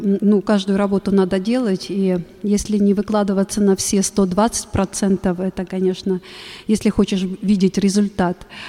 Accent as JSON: {"language": "Russian", "region": "Western Ukraine", "country": "Ukraine", "moved": "yes", "lives_now": "Moscow, Russia", "said": "Ну, так как я из Западной Украины, конечно, украинские песни мои самые любимые. Вот, а уже 6 лет я нахожусь в Москве"}